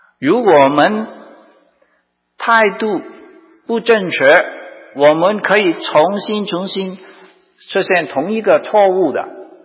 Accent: Hong Kong; 因为我在香港长大，我的文化可能跟从中国长大的文化不一样啊。

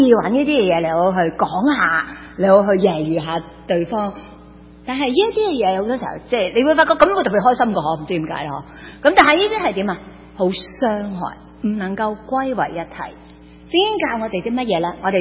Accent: China; 我们中国人都懂讲，一样米养白羊人嘛

